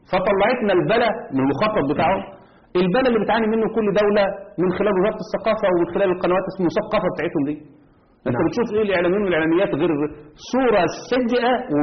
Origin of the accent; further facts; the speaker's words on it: Egypt; شوفوا عندنا في مصر الإعلام المصري اللي موجود